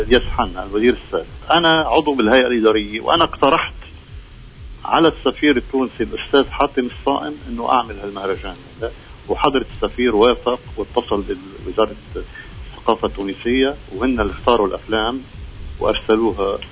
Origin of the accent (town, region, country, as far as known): Syria